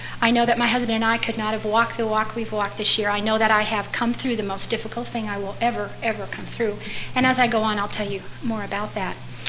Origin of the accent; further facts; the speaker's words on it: Chicago, Illinois, United States; I was born in Chicago, Illinois, and we were in one of those little tight-knit neighborhoods where the houses were 3 feet apart